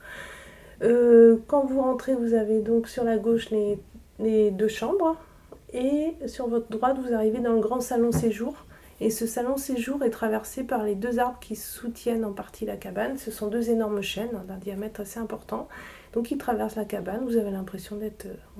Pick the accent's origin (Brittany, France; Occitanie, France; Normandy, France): Brittany, France; Je suis arrivée ici en août dernier, effectivement. Je suis bretonne, mais j'étais dans la région de Rennes au préalable, depuis très longtemps.